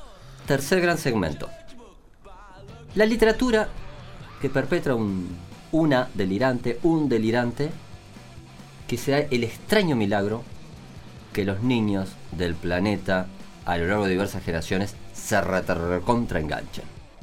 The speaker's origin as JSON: {"language": "Spanish", "region": "Flores", "country": "Uruguay", "said": "Yo soy del interior rural."}